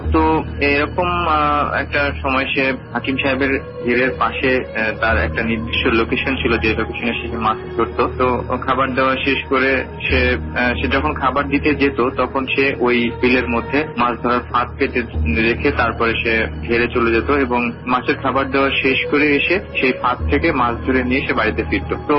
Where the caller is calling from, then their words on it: Jessore, Khulna Division, Bangladesh; From Jessore cantonment.